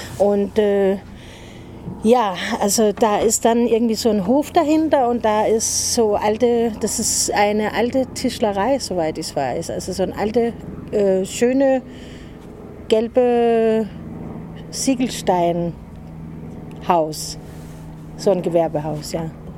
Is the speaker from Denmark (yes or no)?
yes; Denmark; now in Berlin, Germany; ich komme ursprünglich aus Dänemark, ich lebe aber seit 92 in Friedrichshain